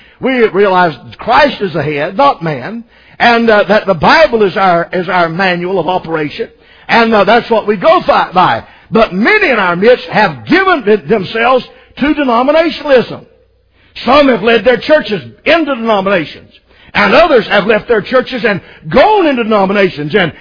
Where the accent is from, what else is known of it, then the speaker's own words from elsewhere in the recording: Macon, Georgia, United States; He found out I was from Macon, Georgia, and he was all excited because it was the home